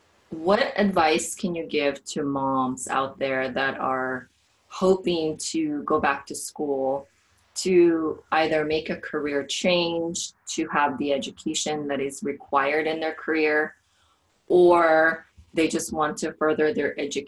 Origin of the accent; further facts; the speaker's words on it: Philippines; moved away as an adult; now in United States; I came to America. I was born and raised as well in the Philippines and came here 19 years ago. So it was 2000.